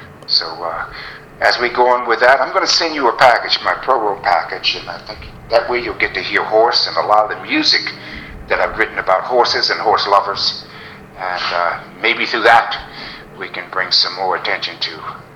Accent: United States; because I come from the United States

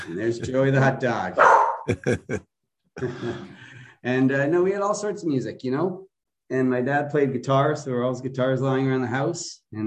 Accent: Kitchener, Ontario, Canada; also born or lived in Montreal; I was born in Montreal, Quebec, and lived there for a little bit, but mostly I moved to Ontario after kindergarten, and I grew up here in Kitchener-Waterloo.

